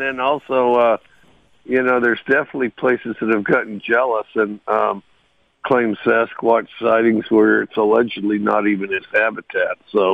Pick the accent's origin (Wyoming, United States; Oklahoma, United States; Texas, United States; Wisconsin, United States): Wyoming, United States; Cody; I grew up in Cody, Wyoming.